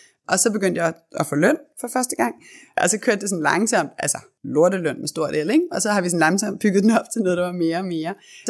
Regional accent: Copenhagen, Capital Region of Denmark, Denmark; also born or lived in Herning

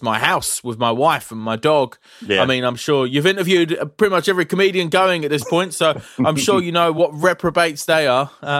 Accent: Dagenham, London, United Kingdom; now in Edinburgh, United Kingdom; Well, I am from Dagenham.

